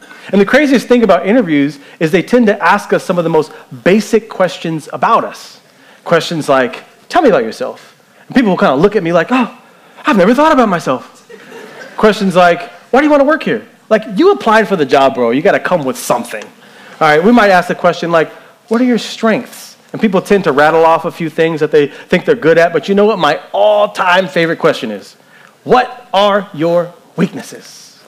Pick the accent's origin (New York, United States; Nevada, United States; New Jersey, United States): Nevada, United States; Las Vegas; I was born and raised here in Las Vegas. You probably don't see that a lot.